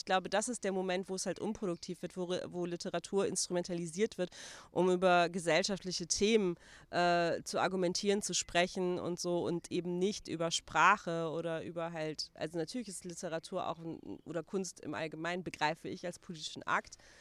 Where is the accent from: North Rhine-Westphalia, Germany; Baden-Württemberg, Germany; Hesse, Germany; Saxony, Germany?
North Rhine-Westphalia, Germany; Ich bin im Ruhrgebiet geboren, ich bin im Ruhrgebiet groß geworden.